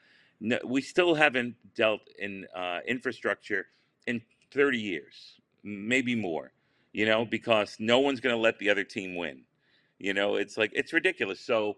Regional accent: Florida, United States; Look, I grew up in Florida. I raised in Florida.

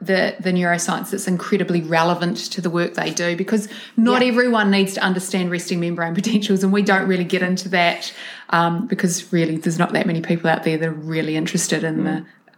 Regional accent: New Zealand; I grew up in New Zealand.

